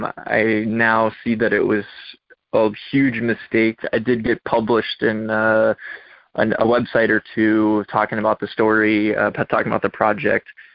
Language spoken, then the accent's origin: English; Virginia, United States; I grew up in Virginia. I went to all the Smithsonian museums in middle school.